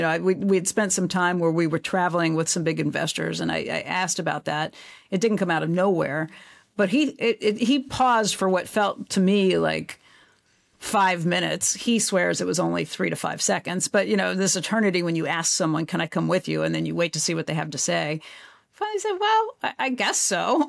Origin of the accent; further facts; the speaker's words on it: Midwest, United States; And I'm from the Midwest originally, so we had that in common.